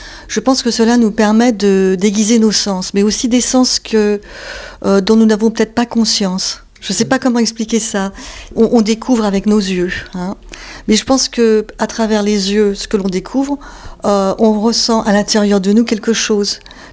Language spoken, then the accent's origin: French; France; also born or lived in United States; je suis française, j'ai vécu aux États-Unis pendant 30 ans et je suis peintre.